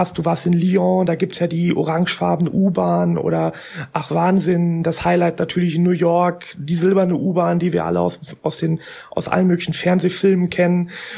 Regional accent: North Rhine-Westphalia, Germany; im Ruhrgebiet, da wo ich herkomme

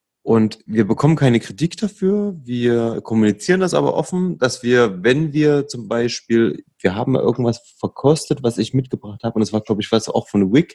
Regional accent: Leipzig, Saxony, Germany; wir sind ja aus Leipzig

